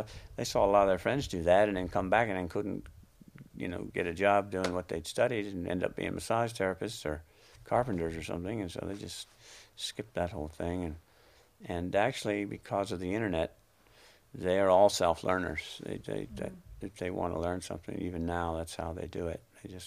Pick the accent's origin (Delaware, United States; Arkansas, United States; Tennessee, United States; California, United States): Delaware, United States; Delaware.